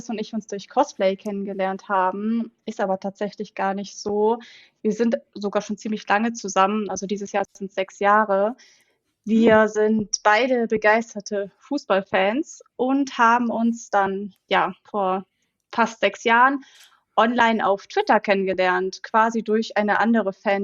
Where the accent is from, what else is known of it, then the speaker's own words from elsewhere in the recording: Bavaria, Germany; born there; dass ich gebürtig aus Bayern bin und Chris aus Krefeld, also aus Nordrhein-Westfalen.